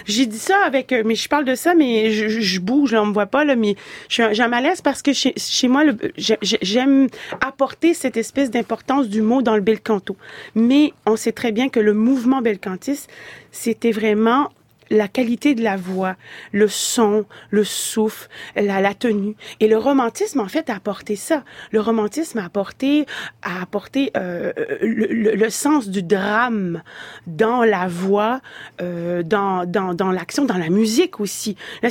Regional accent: Quebec, Canada; accent: Quebec French; Et puis, probablement, vous allez entendre mon accent québécois.

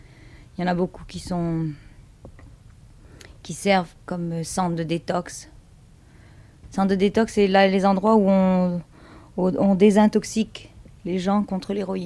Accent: France; je suis française

